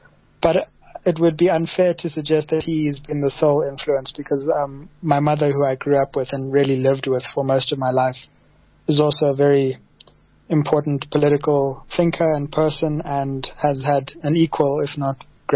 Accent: South Africa; And I think in many ways, and this is encouraging as a South African, the debate about race, difficult as it is far in advance of where it is in Europe and in the UK.

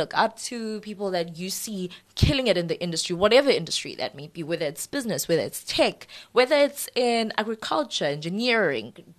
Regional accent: South Africa; I'm South African, colored woman.

